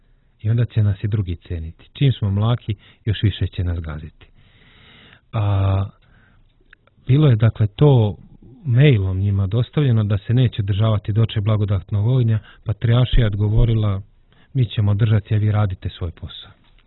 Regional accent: Serbia; Mi, kao Srbi, malo ko je imao te propusnice.

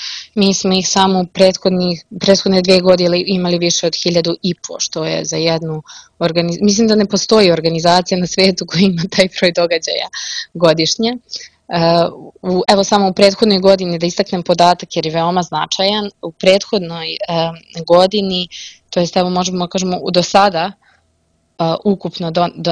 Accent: Nova Varoš, Zlatibor District, Serbia; Ja sam inače iz Nove Varoši

